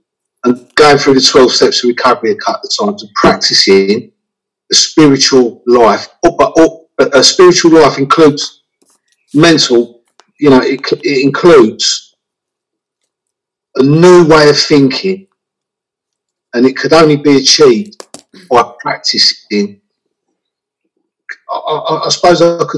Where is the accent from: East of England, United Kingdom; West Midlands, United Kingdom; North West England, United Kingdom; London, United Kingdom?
London, United Kingdom; Clerkenwell; And I'm 53. I come from Clerkenwell.